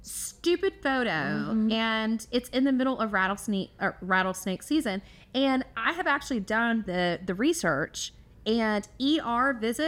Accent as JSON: {"language": "English", "region": "Texas", "country": "United States", "said": "Maybe this is me being a Texan."}